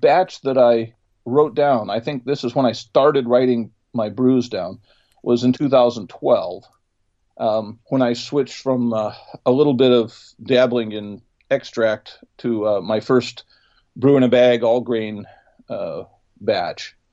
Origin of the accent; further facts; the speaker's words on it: United States; No, I'm not Swiss. I'm American.